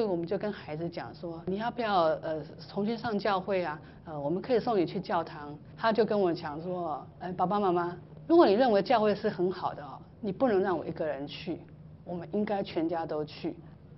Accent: Taiwan; 那这是我们台湾人都是就是这样子被教导啊

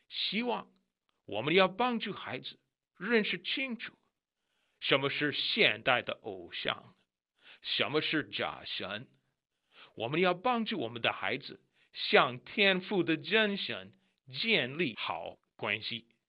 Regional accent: United States; Chinese is a second language; 对我一个美国人来说，中国字很好玩

